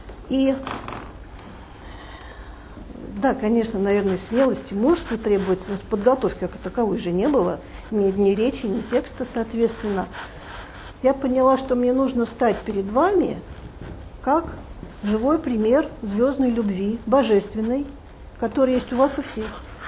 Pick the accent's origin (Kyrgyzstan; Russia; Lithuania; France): Russia; Moscow; формально он жил в Челябинске, он сибиряк, формально я москвичка